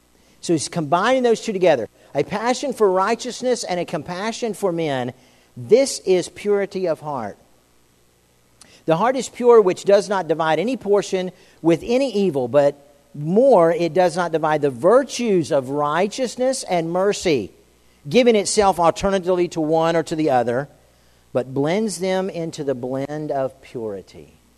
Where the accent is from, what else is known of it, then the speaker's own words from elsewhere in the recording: Florida, United States; I grew up in Florida, and there are ponds, little lakes and ponds, depending on what you want to call them, all over.